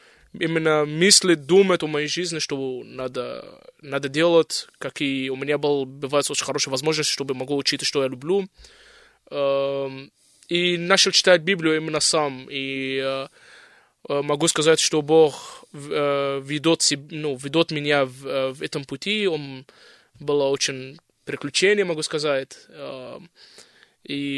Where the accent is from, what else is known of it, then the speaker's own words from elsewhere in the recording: Cairo, Cairo Governorate, Egypt; Russian is a second language; now in Tomsk, Russia; я студент Сибирского медицинского университета, почти 18 месяцев здесь, в Томске, и я из Египта, из Каир родом.